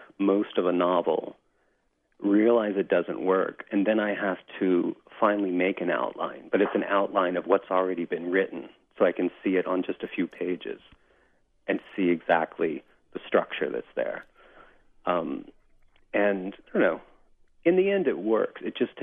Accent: United States; but not so much take offense as to feel like I've given the culture short shrift because I'm an American.

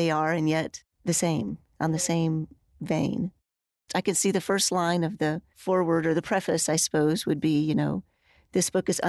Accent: Texas, United States; I grew up in West Texas. When I left, I said I would never come back to Texas, much less West Texas, and I wound up in Lubbock, Texas.

